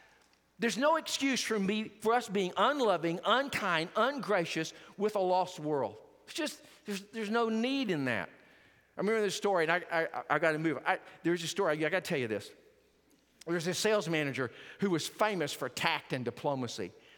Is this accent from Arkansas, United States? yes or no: yes; Hope, Arkansas, United States; every time I go back to my hometown, there's a sign on the side of the interstate. Says birthplace of former President William Jefferson Clinton.